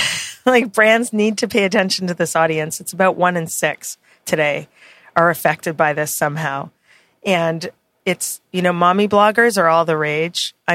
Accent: Canada; I'm Canadian, so you know.

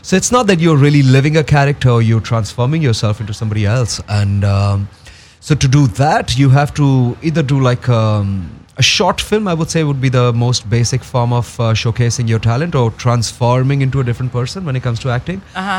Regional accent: Jammu and Kashmir, India; But yeah, I grew up in Jammu and Kashmir.

